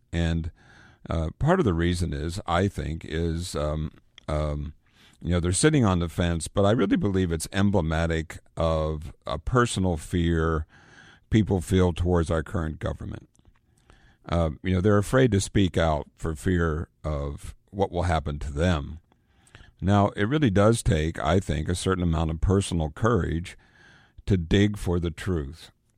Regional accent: United States; Now, I'm an American. I've been an American all my life. I'm 65 years old, happy to be an American

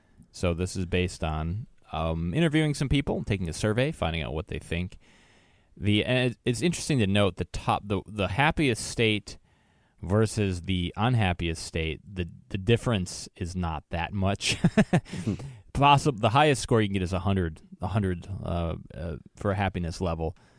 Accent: Wisconsin, United States; now in Edmond, United States; That's, of course, we're broadcasting from Edmond, Oklahoma area. With my home state of Wisconsin, 28, right in the middle, like we always are.

